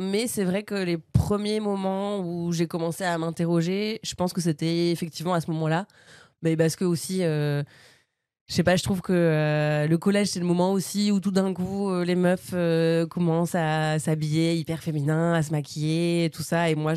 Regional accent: Bernay, Normandy, France; also born or lived in Île-de-France; à Bernay, donc là où j'ai grandi dans l'Eure, en Normandie. Et voilà, en fait, je suis née en région parisienne. Je suis arrivée à Bernay, donc ouais, je sais pas, 4 ans.

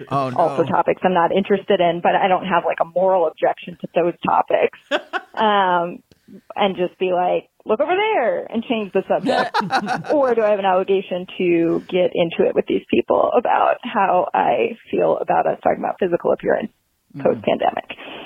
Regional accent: Chicago, Illinois, United States; now in Oklahoma, United States; I'm originally from Chicago. I currently live in Oklahoma.

